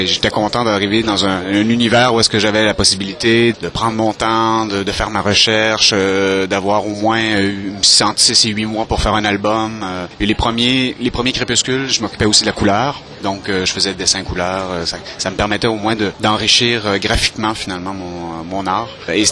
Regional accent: Canada; à la base, je suis Canadien, j'habite au Canada

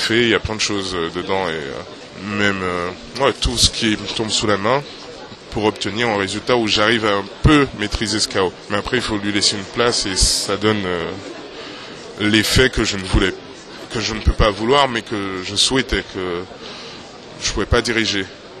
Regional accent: Guadeloupe; j'étais revenu chez moi, je viens de la Guadeloupe, et j'étais seul à un moment

